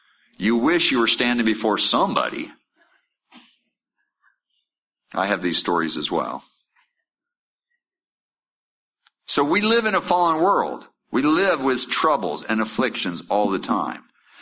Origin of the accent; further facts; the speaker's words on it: United States; But I'm American, I'm a critical thinker, I ask.